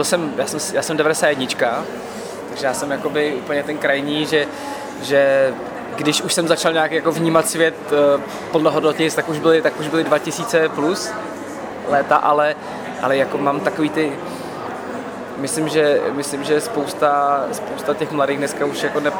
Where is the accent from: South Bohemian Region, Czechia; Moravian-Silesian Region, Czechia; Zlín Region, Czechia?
South Bohemian Region, Czechia; České Budějovice; Takže já jsem si toho docela vyzkoušel dost tam u nás v Budějovicích. Ale byly to hezký léta, no, tak vzpomínám na to fajn. Hlavně jsou to ty Budějovice, na které mám prostě hezký vzpomínky. Už tam teď nebydlím